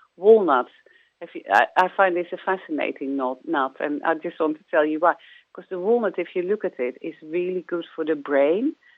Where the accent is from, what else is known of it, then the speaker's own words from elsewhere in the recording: Netherlands; I knew kale only because I come from Holland.